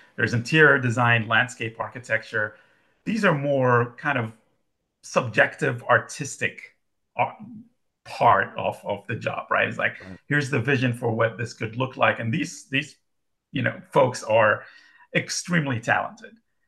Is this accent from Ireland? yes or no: no; Saudi Arabia; also born or lived in Boston, United States; I grew up in Saudi Arabia. That's where my family's from. I was born in Boston, so I have dual citizenship.